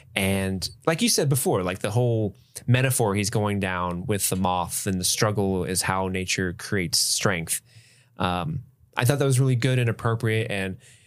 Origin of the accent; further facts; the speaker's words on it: West Midlands, United Kingdom; I'm from Worcestershire.